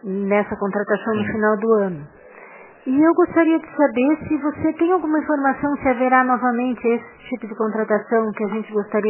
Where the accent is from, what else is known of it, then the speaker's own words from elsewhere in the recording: Biguaçu, Santa Catarina, Brazil; Eu sou daqui de Biguaçu e o ano passado nós tivemos aqui em Biguaçu